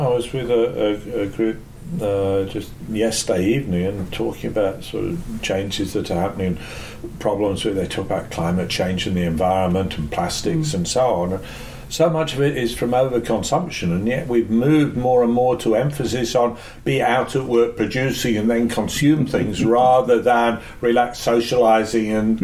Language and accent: English; England, United Kingdom; I obviously growing up in England, I was used to the traditional English thing